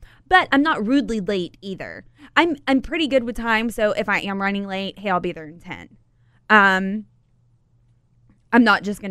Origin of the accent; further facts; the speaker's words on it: the South, United States; Ma'am and sir. I call people because I'm from the South.